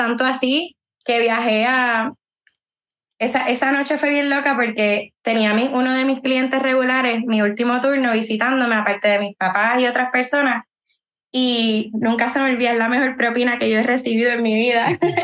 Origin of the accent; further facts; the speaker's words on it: Puerto Rico; yo siento que como puertorriqueños necesitamos abrazar nuestra cultura más y celebrarla más